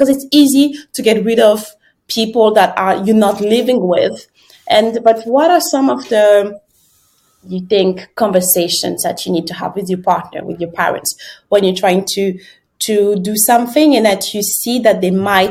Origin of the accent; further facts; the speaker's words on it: France; because I grew up in France